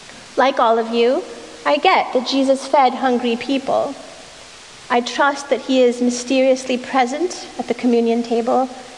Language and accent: English; Boston, Massachusetts, United States; In my first story, I'm a little girl growing up in Boston. My parents are new immigrants from India, grad students short on money